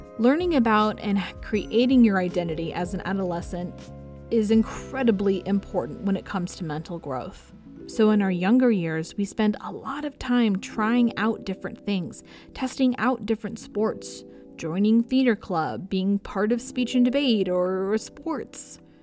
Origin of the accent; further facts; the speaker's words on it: Washington, United States; I was growing up in Washington State, where the water is cold and not great for surfing.